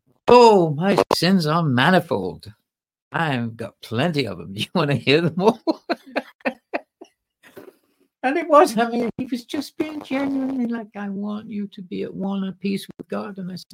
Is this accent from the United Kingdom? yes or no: yes; Manchester, North West England, United Kingdom; I'm British. You know, I'm from Manchester.